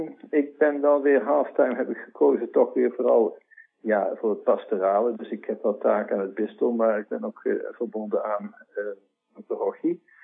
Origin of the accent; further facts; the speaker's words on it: Tilburg, North Brabant, Netherlands; geboren en getogen in Tilburg, dat is niet zo ver van de Vlaamse grens natuurlijk. In een gezin met 5 kinderen, ik ben de jongste.